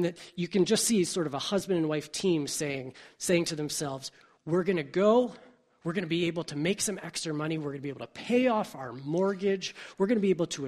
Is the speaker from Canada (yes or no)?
yes; Hamilton, Ontario, Canada; I'm from Hamilton. I found some opportunity here.